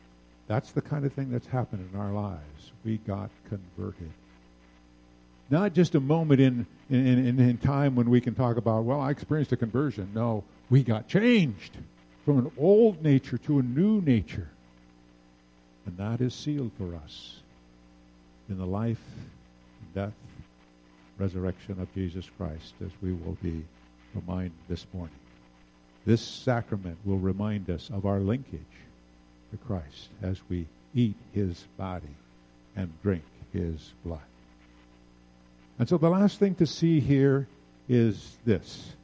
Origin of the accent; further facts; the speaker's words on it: Lynden, Washington, United States; I grew up in Linden, Washington, on a dairy farm a little to the northwest of Linden.